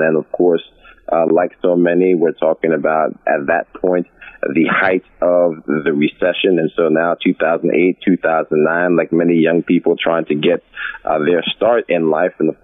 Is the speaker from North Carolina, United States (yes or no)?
no; Yonkers, New York, United States; Well, I'm from Yonkers, New York, born and raised. Went to school in New York City at Horace Mann.